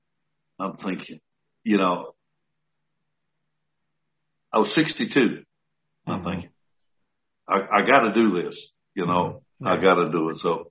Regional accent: Columbus, United States; I'm going to put you in Columbus. I said, okay. I'm in my hometown right here.

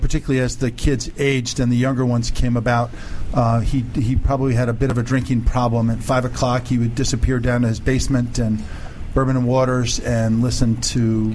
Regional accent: Bethesda, Maryland, United States; also born or lived in Washington, D.C.; I was born in Washington, D.C. My parents moved out to the suburbs, Bethesda, Maryland, in the mid-50s.

